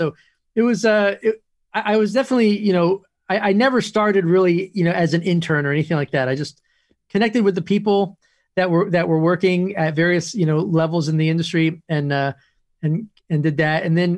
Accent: Woodstock, New York, United States; I grew up in Woodstock, but at the time that I grew up in Woodstock, it wasn't the music community that it was back in the 70s, and even the early 80s

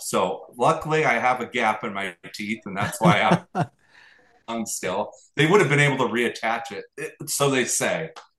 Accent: Lincoln, Nebraska, United States; you're looking live at Lincoln, Nebraska. And I'm like, that's my hometown. That's where I'm from.

